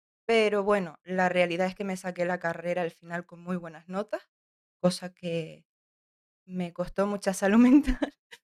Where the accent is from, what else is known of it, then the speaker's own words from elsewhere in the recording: Canary Islands, Spain; born there; yo vengo de una familia realmente residente extranjera. Ellos se vinieron, mis padres se vinieron, si no me equivoco, en el 92 o así. Yo nací un par de años después aquí en Tenerife.